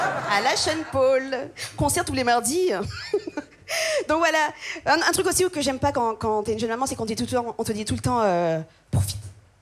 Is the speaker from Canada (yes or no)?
no; Grenoble, Auvergne-Rhône-Alpes, France; now in Clermont-Ferrand, France; c'est vrai que je viens de Grenoble, mais en ce moment j'habite à Clermont-Ferrand.